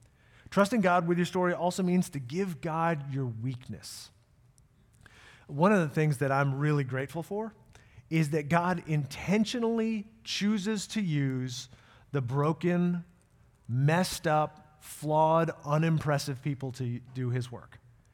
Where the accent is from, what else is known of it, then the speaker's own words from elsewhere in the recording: Northeast, United States; I grew up Irish Catholic in the Northeast, so I'm like a ninja with worry.